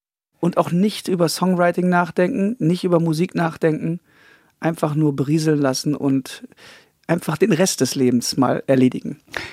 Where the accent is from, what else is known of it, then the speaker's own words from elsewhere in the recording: Kapellen, North Rhine-Westphalia, Germany; Dann bin ich am Niederrhein aufgewachsen, einem kleinen gallischen Dorf, irgendwo in der Pampa.